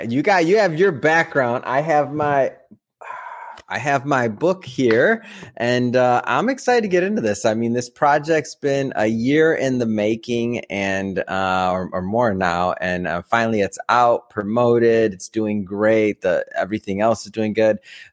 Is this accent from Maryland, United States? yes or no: no; Detroit, Michigan, United States; I'm from Detroit too.